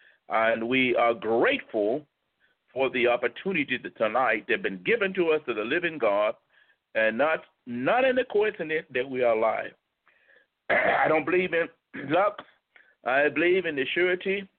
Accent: United States; born there; because I'm an American and I'm born in America, and I happen to be a black American

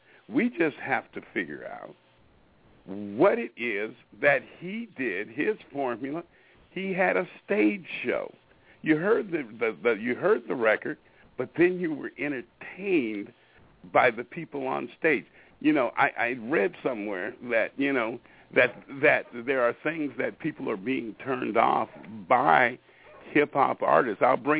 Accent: Pacific Northwest, United States; You know, there are a lot of circuits that I have been to, and I come from the Pacific Northwest, and I'm just telling you, I know how the trend is going.

